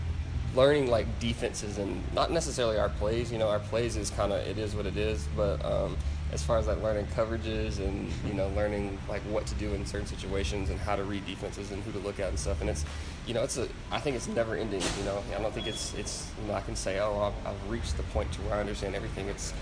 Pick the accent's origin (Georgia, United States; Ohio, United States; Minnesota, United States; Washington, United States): Georgia, United States; And, you know, we're both from Georgia, too.